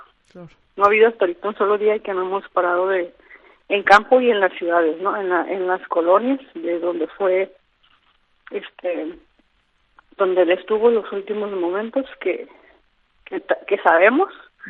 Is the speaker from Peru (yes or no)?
no; Mexico; ahora yo soy mexicana